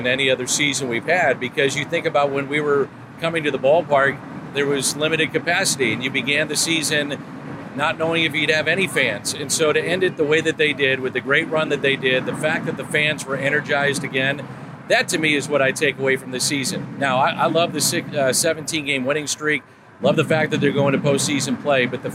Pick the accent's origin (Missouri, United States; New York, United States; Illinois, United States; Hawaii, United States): Missouri, United States; St. Louis; I'm from St. Louis. He's from St. Louis.